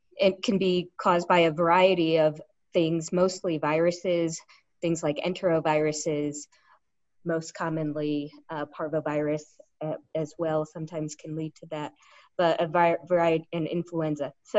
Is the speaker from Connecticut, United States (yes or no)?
yes; Connecticut, United States; now in Utah, United States; I grew up in Connecticut, and then I did my undergraduate schooling in New Hampshire, and then medical school in Connecticut again, residency in Connecticut, then came out to Utah for cardiology fellowship.